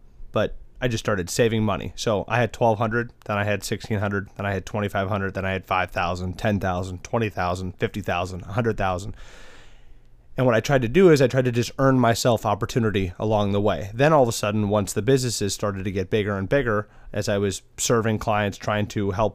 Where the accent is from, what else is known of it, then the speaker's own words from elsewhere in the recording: Wisconsin, United States; I come from Wisconsin. You know, if you have $1 million in Stevens Point, Wisconsin, you have it made.